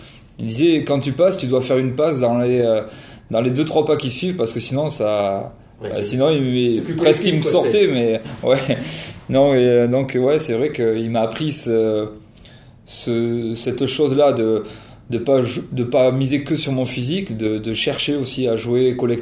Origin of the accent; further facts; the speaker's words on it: Pau, Nouvelle-Aquitaine, France; Un petit club à côté de Pau, donc, c'est là d'où je viens.